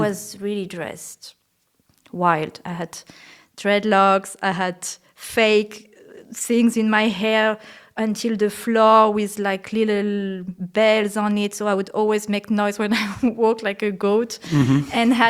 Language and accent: English; Nouvelle-Aquitaine, France; which is actually La Creuse. And it's, I think it's one of the wildest region in the country, and it's in the middle of France